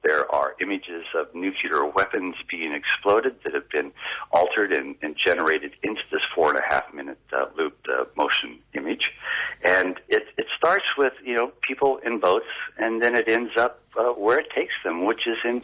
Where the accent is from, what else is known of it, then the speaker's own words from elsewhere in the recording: Ballarat, Victoria, Australia; at the Ballarat Fine Arts Gallery, which was my hometown, obviously